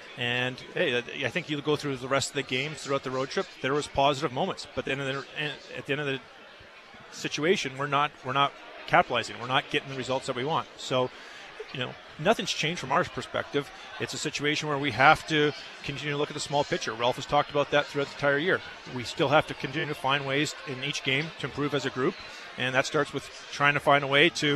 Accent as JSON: {"language": "English", "town": "Winnipeg", "region": "Manitoba", "country": "Canada", "tie": "born or raised there", "also_born_or_lived": "Edmonton", "said": "grew up pretty much my entire life in Winnipeg. I was born in Edmonton, but spent most of my childhood in Winnipeg."}